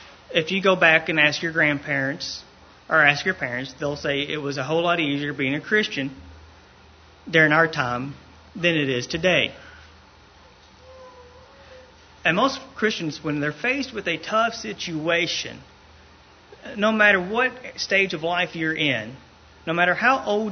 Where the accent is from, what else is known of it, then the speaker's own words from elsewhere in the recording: Lexington, Kentucky, United States; as he says, I'm from Lexington, Kentucky. I used to drive back and forth to Louisville. It's about an hour's drive up the interstate.